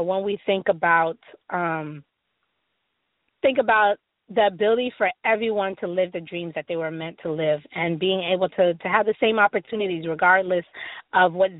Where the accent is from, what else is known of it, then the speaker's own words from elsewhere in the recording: Fort Lauderdale, Florida, United States; now in Miami, United States; And so as Miss Fort Lauderdale, it's really representing where I grew up. Yes, I was born in Miami. Yes, I am living back in Miami